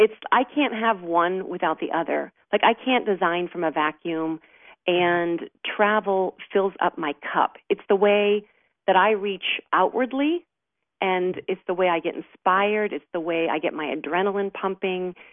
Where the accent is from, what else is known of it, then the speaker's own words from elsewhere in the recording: Boston, Massachusetts, United States; I'm originally from Boston, and both my mom and dad were very creative.